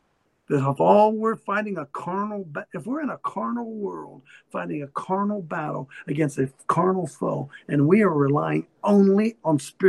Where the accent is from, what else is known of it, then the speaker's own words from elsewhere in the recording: Columbus, Ohio, United States; I'm from Columbus, Ohio.